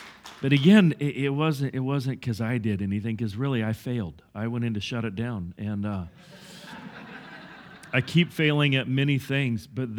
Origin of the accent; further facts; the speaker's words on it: Cathlamet, Washington, United States; Yeah, I am from Cathlamet